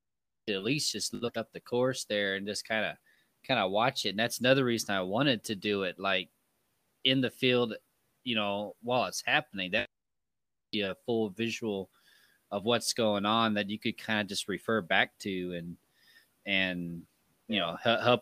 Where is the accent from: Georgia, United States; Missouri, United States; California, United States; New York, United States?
Missouri, United States; Kansas City; I am from Kansas City, Missouri.